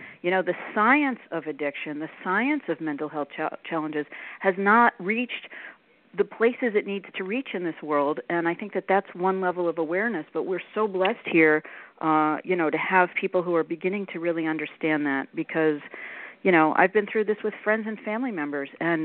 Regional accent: New York, United States; now in Broward County, United States; I'm from New York originally, but I've been here in Broward County for about 50 years.

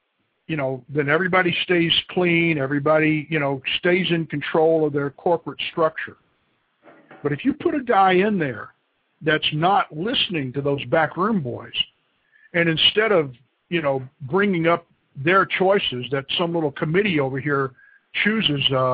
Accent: Tennessee, United States; By the way, I'm from Tennessee originally.

